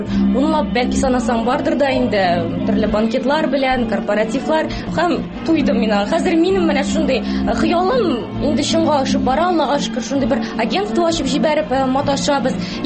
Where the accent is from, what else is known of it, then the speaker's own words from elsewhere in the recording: Däüläki, Tatarstan, Russia; Мин Алпас ягы кызы, Дәүләки дигән бер бик тә матур табигатьле авылда